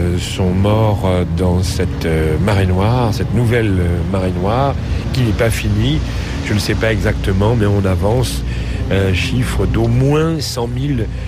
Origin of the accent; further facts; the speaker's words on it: Île-de-France, France; en tant que Parisien, enfant de ma banlieue de Paris